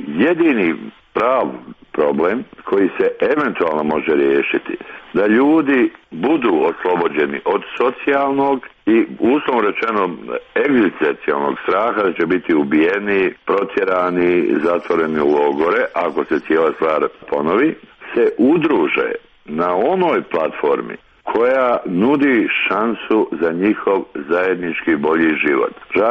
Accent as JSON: {"language": "Bosnian", "country": "Bosnia & Herzegovina", "said": "mi kao Bosanci i Hercegovci"}